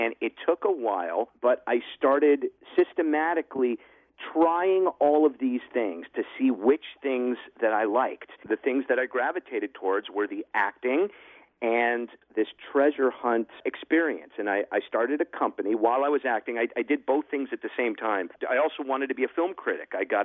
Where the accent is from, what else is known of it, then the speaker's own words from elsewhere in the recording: Phoenix, Arizona, United States; We grew up in Phoenix, upper middle class. Tama and I went to Madison Meadows, which is upper middle class public elementary school. We were not rich. We were comfortable. I come from a Jewish family.